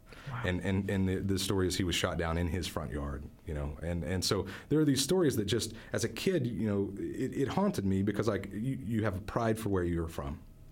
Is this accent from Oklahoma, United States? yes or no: yes; Tulsa, Oklahoma, United States; growing up in Tulsa, I was a big Tulsa historian. I was very proud of Tulsa's history.